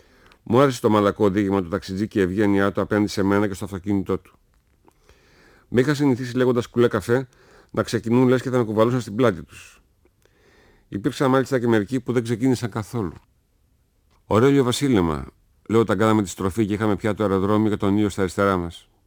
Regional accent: Thessaloniki, Central Macedonia, Greece; είμαι από τη Θεσσαλονίκη, γεννημένος εδώ

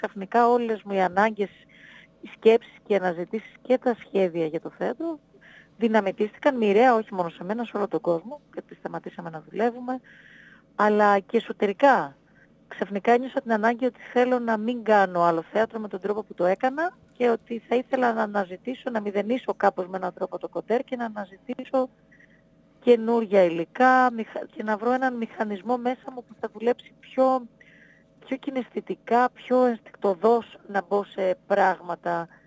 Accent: Northern Greece, Greece; εγώ είμαι από τη Βόρεια Ελλάδα και έζησα ένα χρόνο στην Καβάλα

